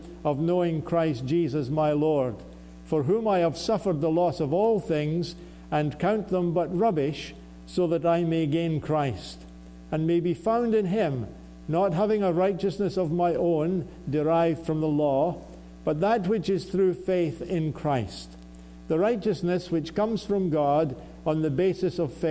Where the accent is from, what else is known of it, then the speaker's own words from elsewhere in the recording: Scotland, United Kingdom; moved away as an adult; also born or lived in England; Yes, so I'm born and raised in Scotland, as you can hear.